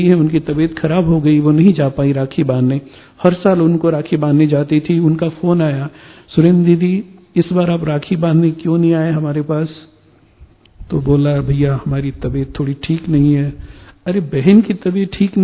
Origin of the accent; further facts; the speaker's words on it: Varanasi, Uttar Pradesh, India; मैं बनारस से हूं